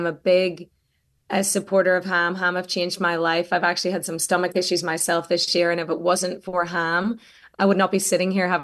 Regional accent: Ireland; now in Austin, United States; this is why I came from Ireland and I call Austin home, because it's like home to me.

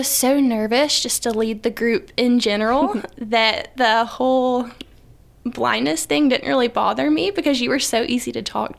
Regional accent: Villa Rica, Georgia, United States; now in Carrollton, United States; I grew up in Villarica, and I graduated from Villarica High School in 2014.

